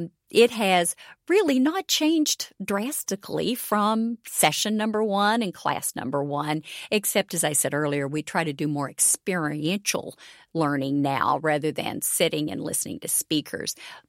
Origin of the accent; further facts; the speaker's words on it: Kentucky, United States; I grew up in Eastern Kentucky. I had never been in a coal mine until I went through Leadership Kentucky.